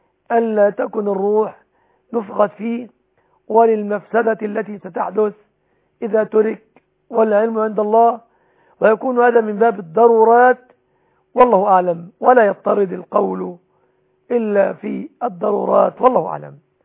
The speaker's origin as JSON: {"language": "Arabic", "country": "Egypt", "said": "بلادنا مصر"}